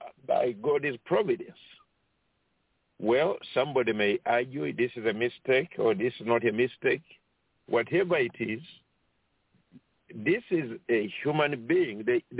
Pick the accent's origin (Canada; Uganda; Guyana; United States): Uganda; English is a second language; I'm originally from East Africa, Uganda. That's where you find Uganda, Kenya, Tanzania, and some other countries. So we speak Swahili and that language.